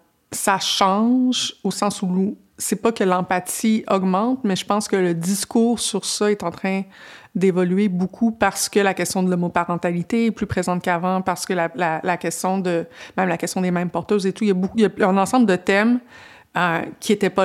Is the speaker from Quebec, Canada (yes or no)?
yes; Quebec, Canada; ce qu'on a vécu au Québec. Moi, je viens pas de Montréal, je viens d'une petite municipalité